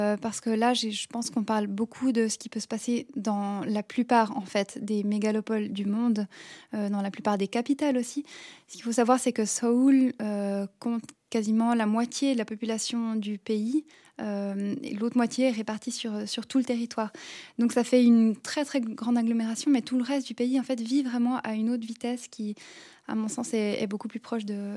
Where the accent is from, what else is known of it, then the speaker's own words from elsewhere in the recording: Switzerland; en tant que Suissesse